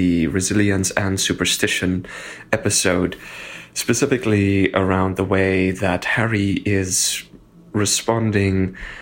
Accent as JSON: {"language": "English", "country": "South Africa", "moved": "as an adult", "lives_now": "Boston, United States", "said": "And as a foreigner, I'm from South Africa"}